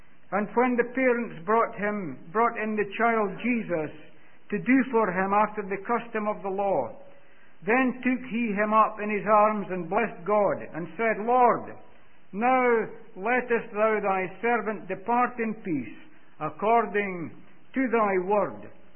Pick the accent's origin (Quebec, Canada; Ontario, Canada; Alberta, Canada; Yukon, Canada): Ontario, Canada; London; we're from London, Ontario, and we've lived there for quite a number of years.